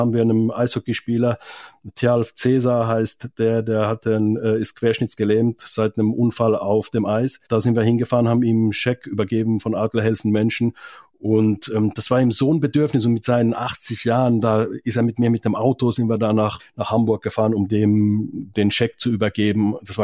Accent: Finland; German is a second language; Ich komme ja aus Finnland.

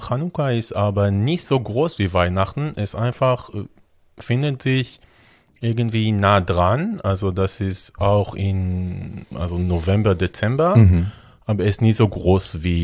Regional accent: Israel; Ich komme aus Israel.

